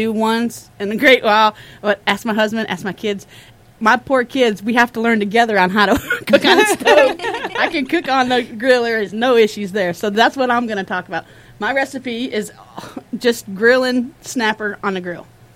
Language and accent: English; the South, United States; we're from the South